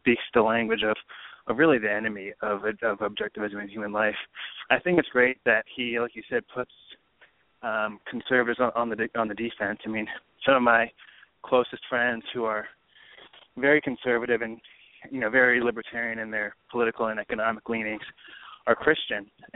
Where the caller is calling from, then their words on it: Philadelphia, Pennsylvania, United States; Hi, I'm calling from Philadelphia, actually.